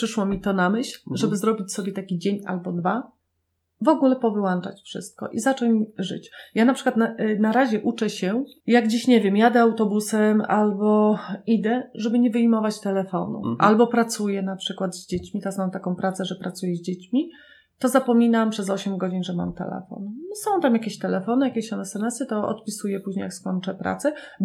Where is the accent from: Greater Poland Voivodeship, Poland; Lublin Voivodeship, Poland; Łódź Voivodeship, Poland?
Lublin Voivodeship, Poland; Ja się wychowałam w takim domu, gdzie to było za Lublinem, gdzie nie mieliśmy nawet takiego telefonu na ten kabel.